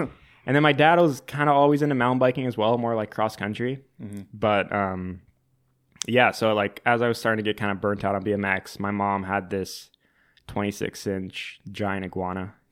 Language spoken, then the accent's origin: English; San Diego, California, United States; also born or lived in Phoenix, Arizona; I was born in Phoenix, Arizona, and moved pretty quickly to San Diego, where I kind of grew up.